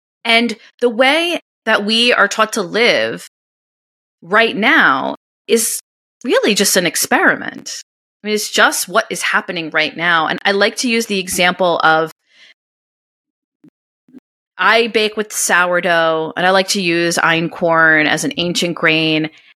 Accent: New York, United States; I'm from New York. I talk with my hands. I speak kind of quickly

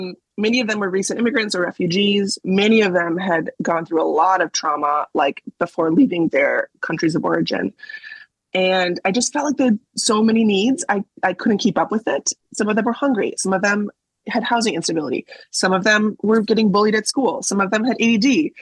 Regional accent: Wisconsin, United States; also born or lived in Baltimore / Boston; Yeah, I think I'm from Wisconsin.

